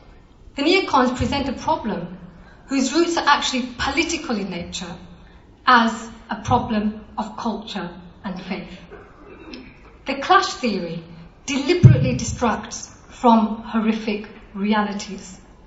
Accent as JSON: {"language": "English", "country": "United Kingdom", "said": "My interest as a British person, as a woman, as a mom, is to make sure that we all live in a secure and safe world."}